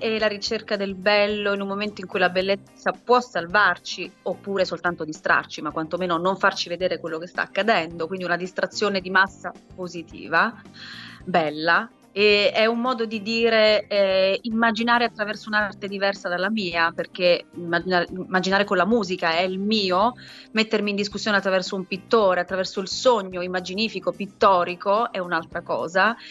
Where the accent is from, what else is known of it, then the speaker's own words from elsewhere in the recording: Sicily, Italy; io sono siciliana